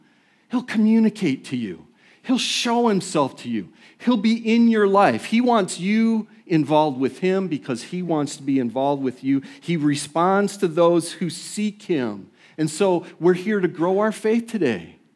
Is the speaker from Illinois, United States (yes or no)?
yes; Rockford, Illinois, United States; Diane and I grew up in Rockford, Illinois, and we both attended the same church.